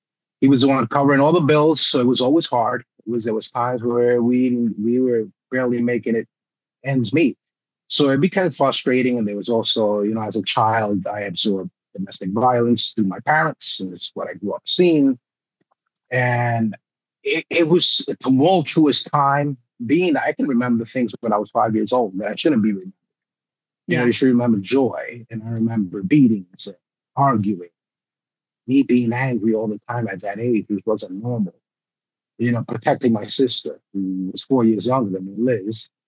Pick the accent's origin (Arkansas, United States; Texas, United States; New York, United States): New York, United States; Bronx; I felt scars because obviously I was raised in the Bronx, and throughout that childhood to adulthood, it was all pretty much battle scars.